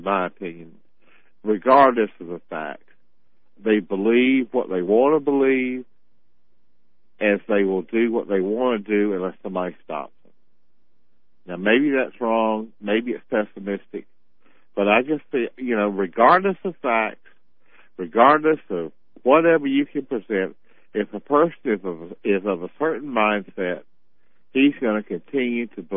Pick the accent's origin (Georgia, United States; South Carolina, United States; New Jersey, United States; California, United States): South Carolina, United States; I mean, I'm from South Carolina. I'm not a typical South Carolinian. And, you know, but I understand the mindset of the people in that part of our country, okay?